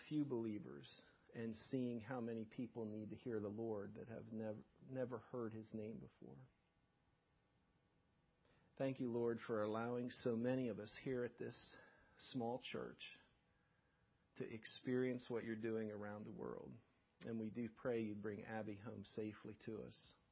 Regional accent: United States; Now, at my home growing up in Cumberland County, we could only get 2 out of those 4 channels really clearly.

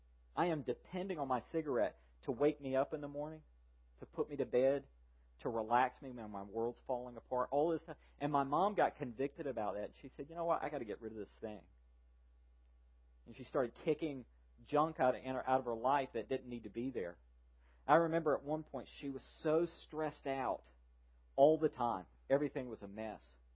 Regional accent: the South, United States; we grew up in the South. We had ugly trees.

